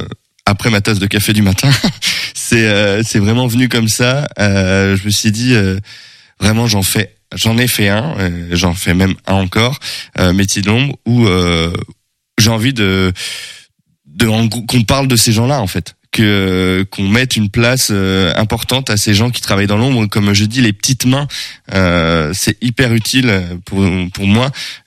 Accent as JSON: {"language": "French", "region": "Brittany", "country": "France", "lives_now": "Angers, France"}